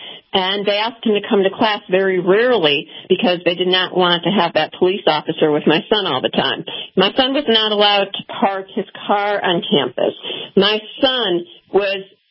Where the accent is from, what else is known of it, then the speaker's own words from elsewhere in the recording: Serbia; English is a second language; now in United States; the way I grew up being silenced in Yugoslavia